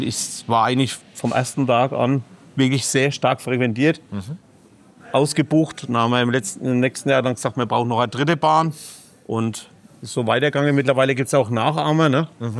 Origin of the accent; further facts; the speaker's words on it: Ebern, Bavaria, Germany; born there; Ich komme gebürtig aus Ebern.